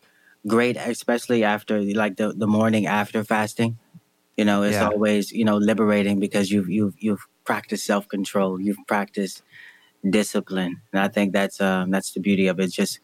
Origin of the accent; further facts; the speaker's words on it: Winter Garden, Florida, United States; I grew up in Florida. I'm from a small town called Winter Garden, Florida, just outside of Orlando